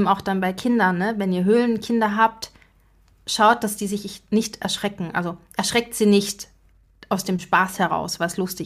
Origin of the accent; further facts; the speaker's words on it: Swabia, Germany; Ich bin im Schwabenland groß geworden, bei uns hat man näschig gesagt.